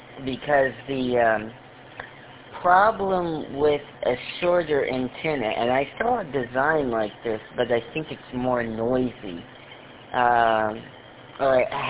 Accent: Illinois, United States; So as much as I'm from Illinois, go Buckeyes.

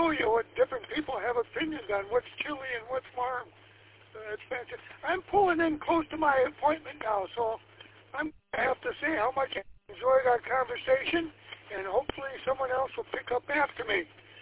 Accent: Michigan, United States; I was born and raised right here in Michigan.

